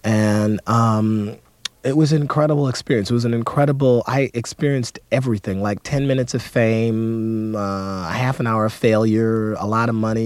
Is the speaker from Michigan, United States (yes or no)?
yes; Detroit, Michigan, United States; born or raised there